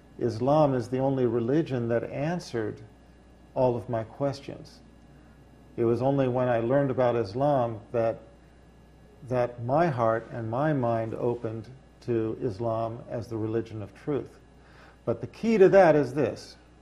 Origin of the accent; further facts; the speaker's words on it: United States; And growing up in America, I just naturally assumed I would find the answer somewhere in Christianity.